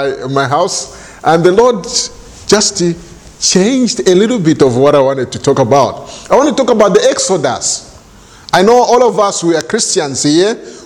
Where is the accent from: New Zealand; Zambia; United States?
Zambia; I've been in this country nearly coming to 18 years. I grew up in Zambia. My parents were, evangelical, I would say, more or less.